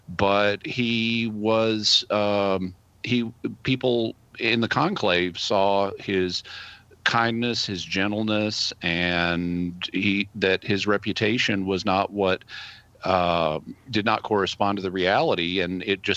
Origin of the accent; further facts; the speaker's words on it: United States; You know, as an American, if you always hear it's not going to be one of you, then you can kind of internalize that.